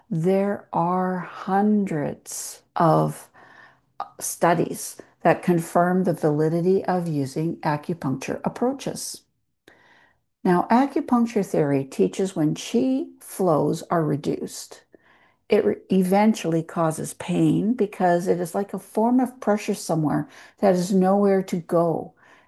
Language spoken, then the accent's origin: English; Vancouver, British Columbia, Canada; from Vancouver, Canada